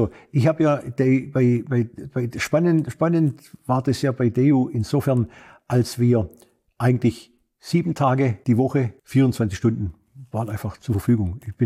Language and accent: German; Baden-Württemberg, Germany; weil ich muss ja als Schwabe in Korea muss man ja nicht unbedingt nur koreanisch essen.